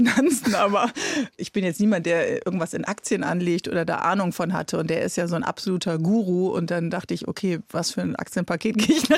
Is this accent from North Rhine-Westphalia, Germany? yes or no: no; Bremen, Germany; born or raised there